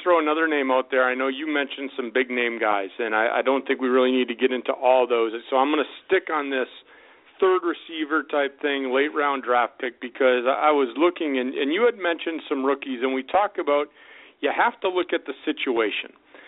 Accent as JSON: {"language": "English", "town": "Green Bay", "region": "Wisconsin", "country": "United States", "said": "and you know I'm from Green Bay, so I'm a diehard Packer fan"}